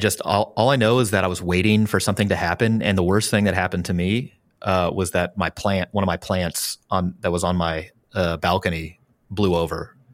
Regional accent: Midwest, United States; only because, again, I'm from the Midwest.

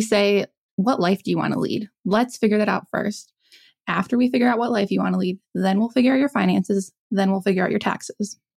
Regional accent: South Dakota, United States; And I grew up in South Dakota. So automatically that usually sends off red flags for people.

